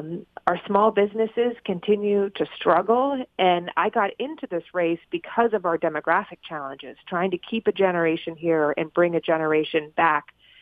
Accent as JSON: {"language": "English", "town": "Newbury", "region": "Vermont", "country": "United States", "tie": "born or raised there", "said": "I grew up in Orange County in a little town called Newberry on a vegetable and dairy farm."}